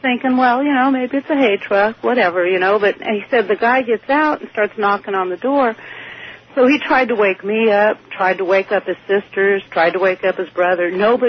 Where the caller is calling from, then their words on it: California, United States; I'm calling from Northern California.